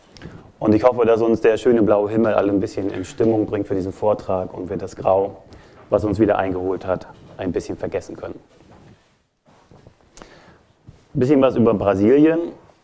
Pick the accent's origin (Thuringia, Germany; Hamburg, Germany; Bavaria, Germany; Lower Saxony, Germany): Hamburg, Germany; ich komme aus Hamburg.